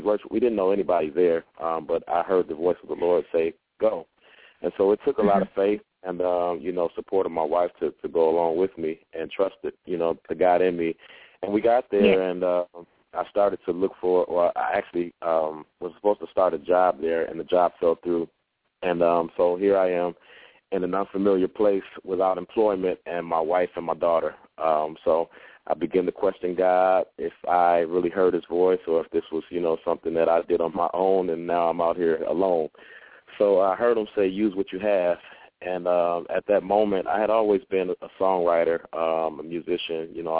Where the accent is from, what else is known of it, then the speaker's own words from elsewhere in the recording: Milwaukee, Wisconsin, United States; he happens to be from my hometown, Milwaukee, as well.